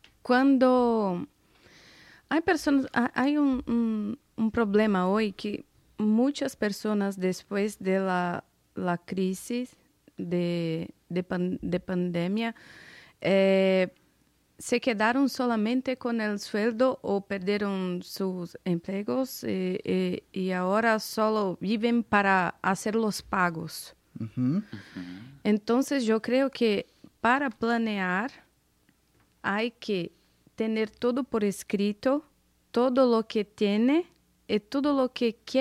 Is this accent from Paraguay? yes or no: no; Brazil; soy de Brasil